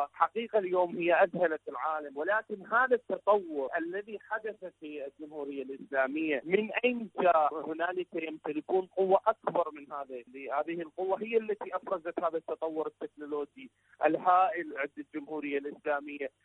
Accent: Iraq; من العراق

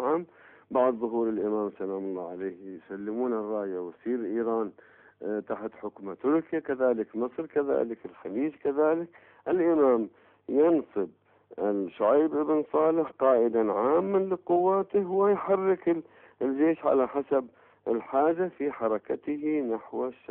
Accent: Iraq; عندنا في العراق الروم تأتي للعراق

